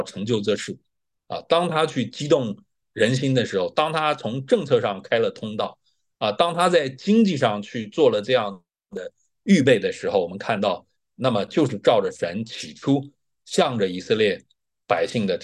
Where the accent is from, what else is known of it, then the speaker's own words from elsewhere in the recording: Nanjing, Jiangsu, China; 就像我们南京人，我们知道我们南京人比较恋家这个是比较有名的